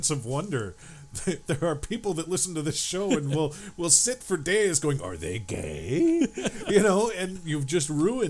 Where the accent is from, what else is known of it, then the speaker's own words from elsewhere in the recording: Muncie, Indiana, United States; Well, see, since I grew up in Muncie, I had Ball State.